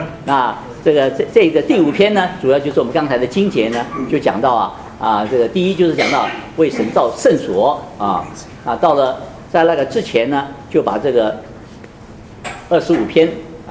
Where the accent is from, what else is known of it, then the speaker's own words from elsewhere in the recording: China; 守节啊是我们中国人很熟悉的事情啊，我们人人都喜欢过节，我小时候就喜欢过年啊啊，有吃有穿啊。